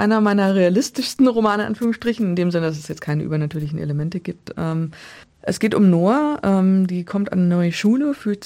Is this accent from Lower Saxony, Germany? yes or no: yes; Hameln, Lower Saxony, Germany; und jetzt komme ich ja aus Hameln